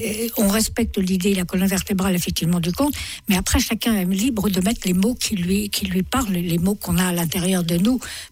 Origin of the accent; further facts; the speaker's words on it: Bourgogne-Franche-Comté, France; also born or lived in Paris; Oui, je viens de Franche-Comté. J'ai fait un grand séjour à Paris